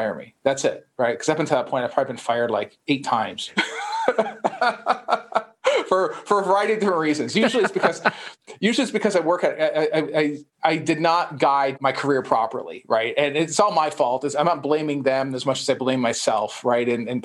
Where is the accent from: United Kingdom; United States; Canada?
Canada; I grew up in Canada. I grew up to a couple of immigrants from Italy.